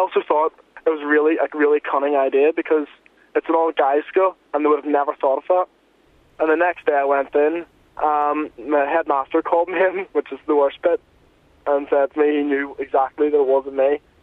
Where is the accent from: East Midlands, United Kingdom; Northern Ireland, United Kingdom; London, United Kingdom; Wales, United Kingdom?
Northern Ireland, United Kingdom; Newtownards; I'm 20 and I'm from Newtownards, Northern Ireland.